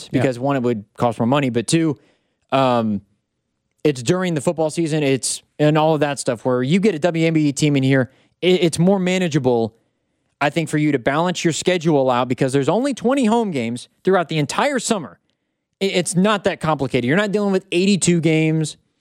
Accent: Indianapolis, Indiana, United States; I'm from Indianapolis, Indiana.

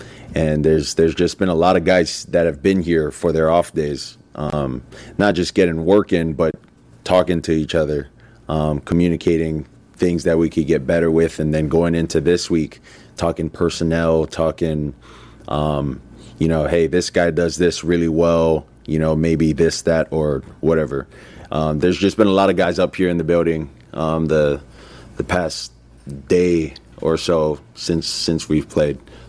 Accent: Hawaii, United States; I've never been through any of that growing up in Hawaii.

